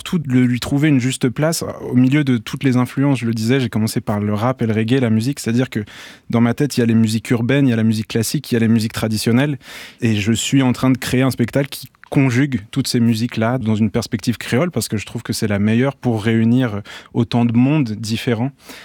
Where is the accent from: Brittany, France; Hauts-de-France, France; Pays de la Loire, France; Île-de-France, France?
Brittany, France; Papa vient de La Réunion et j'ai grandi donc en Bretagne dans une famille complètement créole.